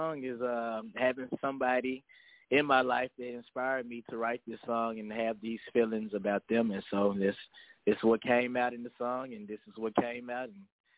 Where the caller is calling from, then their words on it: Memphis, Tennessee, United States; Memphis, Tennessee, 901 area code.